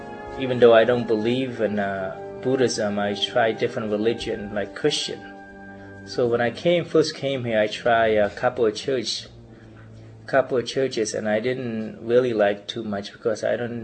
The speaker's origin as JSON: {"language": "English", "country": "Cambodia", "tie": "born or raised there", "said": "As a young boy growing up in Cambodia, and I often feel very lonely and feel very sorrowful for my people."}